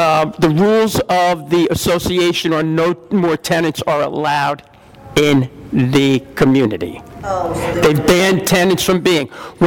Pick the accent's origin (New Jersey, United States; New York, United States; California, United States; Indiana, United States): New Jersey, United States; We're from New Jersey, so the taxes are high.